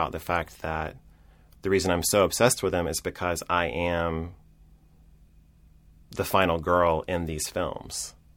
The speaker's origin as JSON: {"language": "English", "region": "Georgia", "country": "United States", "tie": "born or raised there", "also_born_or_lived": "East Point", "said": "of the two Walt Hall Fellows that are originally from Georgia, and I might be wrong about that, but I was born in East Point, just south of the airport, and I was raised in Clayton County and Henry County, just right by the airport."}